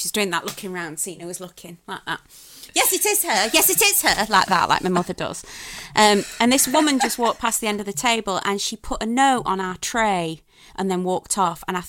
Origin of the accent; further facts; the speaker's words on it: Sheffield, Yorkshire and the Humber, United Kingdom; Well, yeah, I'm from Sheffield. We have those kind of aunties.